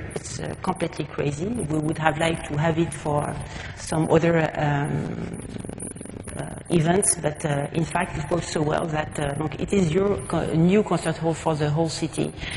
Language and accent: English; France; English is a second language; now in Canada; which is very strange for French, but I'm also Canadian now.